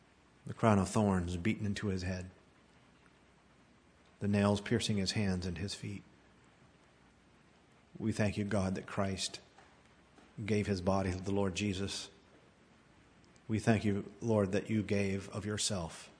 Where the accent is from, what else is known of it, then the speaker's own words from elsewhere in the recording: the South, United States; I'm a mutt, Irish, growing up in the South.